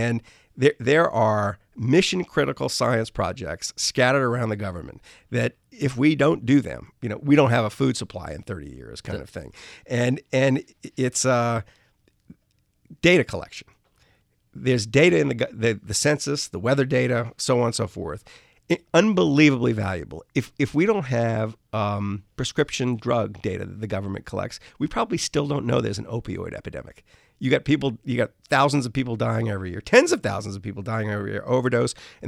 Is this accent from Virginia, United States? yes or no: no; New Orleans, Louisiana, United States; I grew up in New Orleans. So, you know, hurricanes used to, when I was a kid, like come out of nowhere